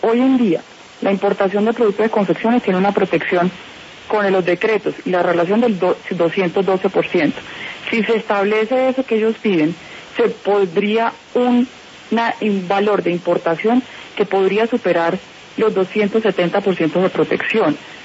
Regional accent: Colombia; si nosotros como colombianos somos permisivos con el tema del contrabando, pues nunca se va a acabar

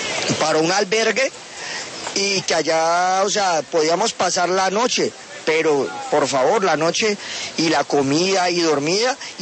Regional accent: Colombia; now in San Antonio del Táchira, Venezuela; Yo soy colombiano, mi papá y mi mamá es colombiano, pero residimos en San Antonio del Táchira.

